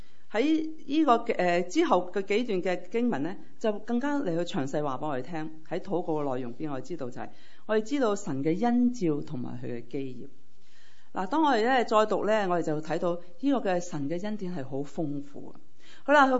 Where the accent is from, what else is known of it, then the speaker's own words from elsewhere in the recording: Guangdong, China; 我们广东话，有广东人有时讲一些说话真的很绝的